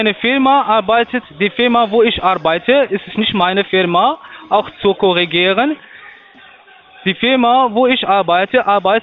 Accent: Portugal; German is a second language; now in United Kingdom; Ich bin nicht in Frankreich. Ich bin Portugiese.

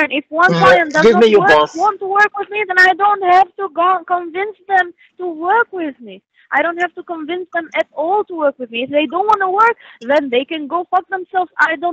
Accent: Canada; I'm from Canada

